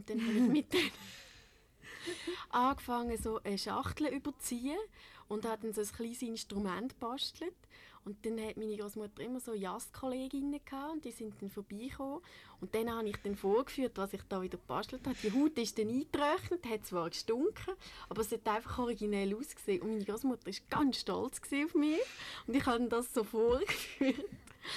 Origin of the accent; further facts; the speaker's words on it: Kriens, Lucerne, Switzerland; Ich bin in Kriens aufgewachsen und dann in Luzern in die Kunstgewerbeschule.